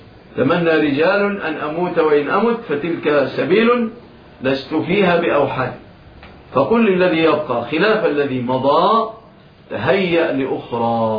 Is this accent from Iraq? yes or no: no; Egypt; بلادنا مصر